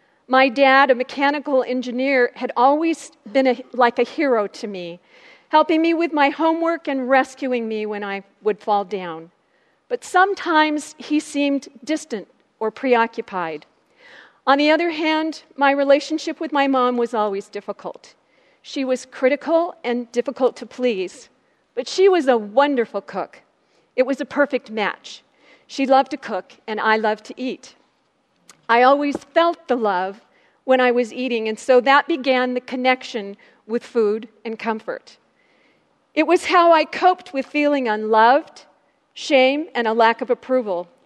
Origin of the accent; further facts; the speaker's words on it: Seattle, Washington, United States; born there; I was born in Seattle, the third and last child, go Seahawks, the third and last child of parents who knew and loved the Lord.